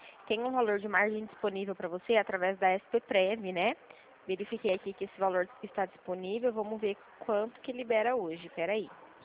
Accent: Dracena, São Paulo, Brazil; Eu sou do interior de São Paulo, aqui perto de Presidente Prudente. Chama Dracena, a nossa cidade.

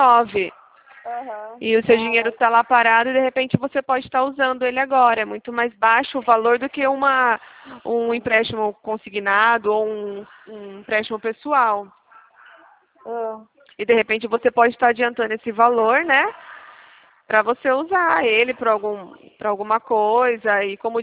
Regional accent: Avaré, São Paulo, Brazil; Verdade, sou de Avaré. Mas eu não moro, a gente trabalha numa central, mas eu não moro mais aí. Mas eu sou daí.

